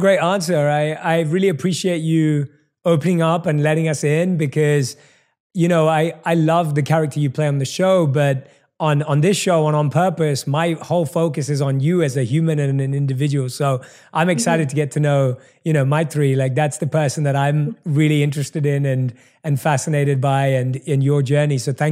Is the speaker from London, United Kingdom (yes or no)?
yes; London, United Kingdom; my wife and I, both from South Asian backgrounds, were born and raised in London.